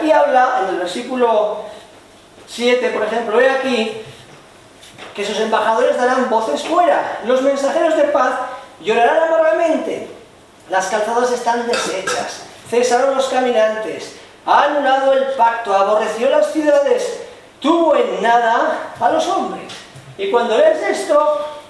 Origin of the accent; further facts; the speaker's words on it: Spain; nosotros que somos yo, pobre español, europeo